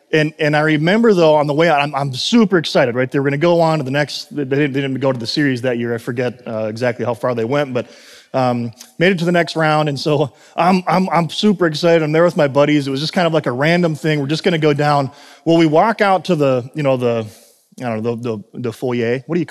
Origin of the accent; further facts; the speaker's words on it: Chicago, Illinois, United States; I'm originally from Chicago, I'm a big Cubs fan